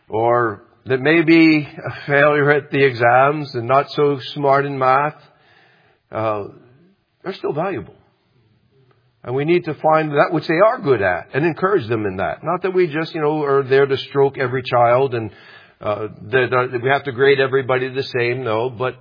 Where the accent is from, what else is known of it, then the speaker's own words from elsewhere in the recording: the South, United States; now in New Jersey, United States; Maybe I talk like I'm from the South. I hope they don't despise that. When I first came here to New Jersey, I got laughed at for talking that way. That's why I stopped talking that way.